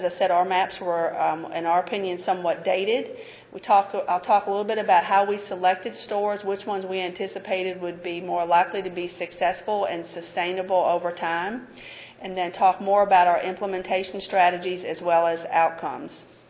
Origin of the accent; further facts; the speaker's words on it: Nashville, Tennessee, United States; accent: Southern; We are a southeastern city. You probably can tell by my accent. We're in the south.